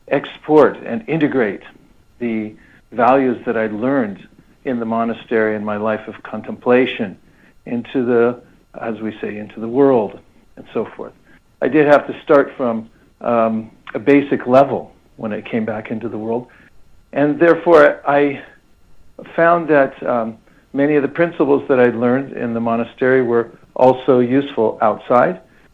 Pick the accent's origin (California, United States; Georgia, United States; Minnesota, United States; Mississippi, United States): California, United States; Lafayette; born there; in Lafayette, California. That's in the East Bay. My parents were both teachers.